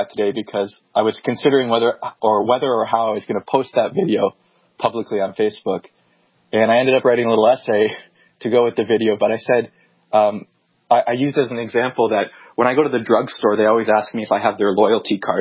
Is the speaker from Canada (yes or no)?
yes; Canada; born there; I've only ever dealt with them in English, and I was born in Canada.